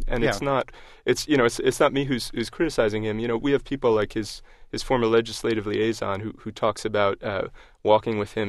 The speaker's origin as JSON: {"language": "English", "region": "New York", "country": "United States", "tie": "born or raised there", "said": "I remember growing up in New York in the late 1980s and stepping on crack vials in the schoolyard"}